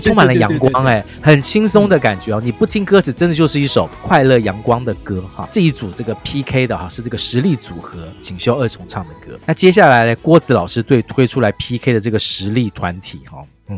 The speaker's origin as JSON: {"language": "Chinese", "region": "Taipei", "country": "Taiwan", "tie": "born or raised there", "said": "我连我自己个土生土长台北人对这两件事情都觉得非常的厌烦。"}